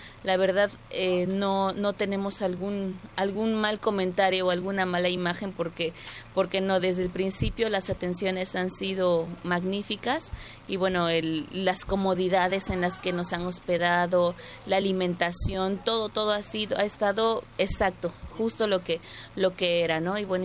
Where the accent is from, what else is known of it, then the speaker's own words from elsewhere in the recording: Córdoba, Veracruz, Mexico; bueno, nosotros venimos de Córdoba es la ciudad, Veracruz es el estado